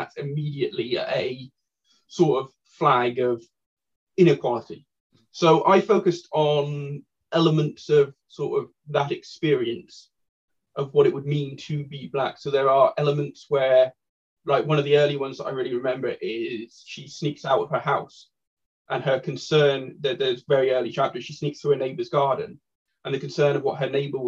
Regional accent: United Kingdom; And because I'm a British writer myself

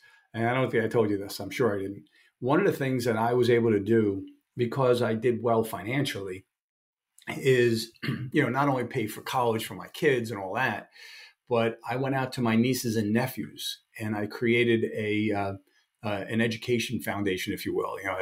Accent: Brooklyn, New York, United States; So if you would laugh, I grew up in Brooklyn, and the house that we grew up in, so my parents, my three sisters, myself, and a dog, so six people and a dog, with one bedroom and one bathroom

